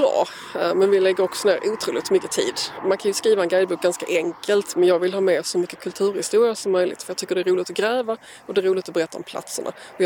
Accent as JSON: {"language": "Swedish", "region": "Skåne", "country": "Sweden", "tie": "born or raised there", "said": "Jag är uppvuxen på Österlen och där man var så van att det fanns saker som Ale Stenar, Havängsdösen, Kiviksgraven."}